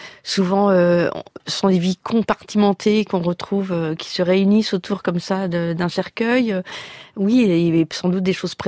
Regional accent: France; born there; Je sais que je suis française parce que je suis née par hasard en France, mais rien de plus que ça.

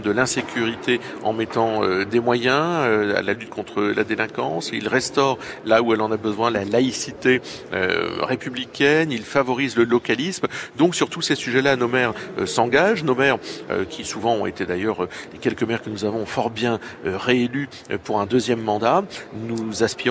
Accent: Douchy-les-Mines, Hauts-de-France, France; chez moi dans le Nord, ville que nous pouvons prendre

